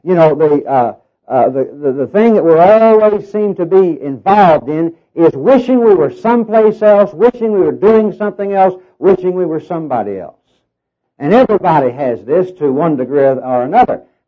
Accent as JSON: {"language": "English", "region": "Arkansas", "country": "United States", "tie": "born or raised there", "also_born_or_lived": "Oklahoma, United States", "lives_now": "Texas, United States", "said": "I was born in Oklahoma, raised in Arkansas, and live in Texas."}